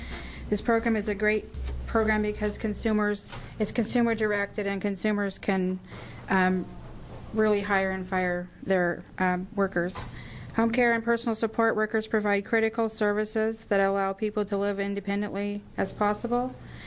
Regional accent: North Bend, Oregon, United States; I'm from North Bend, Oregon.

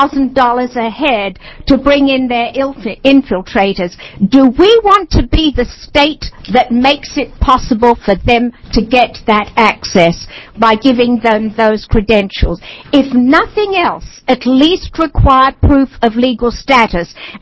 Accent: Oregon, United States; which shocks me because I'm from Washington County, is that Washington County is doing a program

